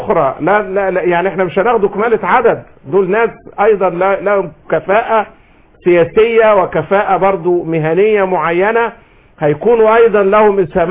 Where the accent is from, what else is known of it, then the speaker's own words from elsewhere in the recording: Egypt; كمصريين في الخارج